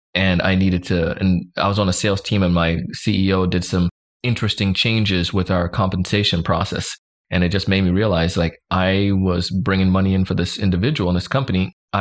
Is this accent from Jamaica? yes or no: yes; Jamaica; now in United States; You know, it's when we come from Jamaica, my mom's sacrifice came to the US, and it's like, you know, they want you to succeed.